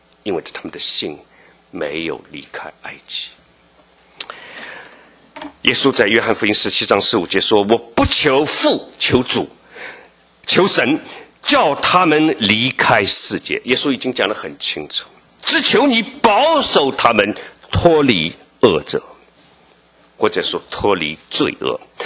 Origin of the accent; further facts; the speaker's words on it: Shanghai, China; 过去我在上海长大